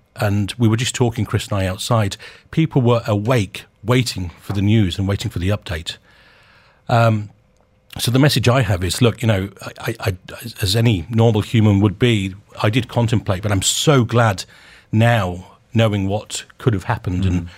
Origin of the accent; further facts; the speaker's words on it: United Kingdom; now in Dubai, United Arab Emirates; And so I've been here 15 years, and I think what it does for me as a British expat, it gives me a huge amount of comfort